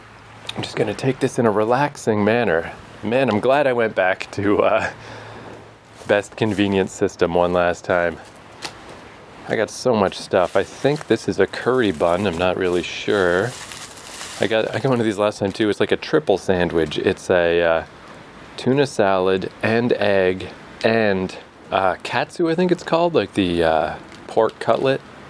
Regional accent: Canada; I got one from a gas station in my hometown back in Canada.

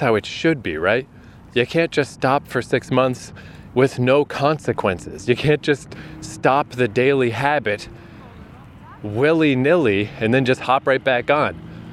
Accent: New Brunswick, Canada; now in -; being back in my hometown, where definitely the most difficult part of this writing process occurred, I was walking around with my friend Brad the other day, and just like, oh yeah, here we are in Odell Park

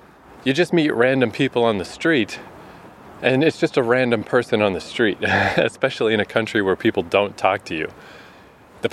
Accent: Canada; When I told him I was from Canada, his first point of reference for Canada was Jordan Peterson.

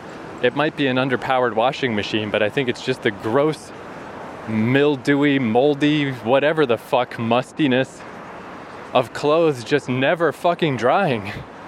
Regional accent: Eastern Canada, Canada; I just have never lived in an environment super humid like this. So when I grew up in Eastern Canada

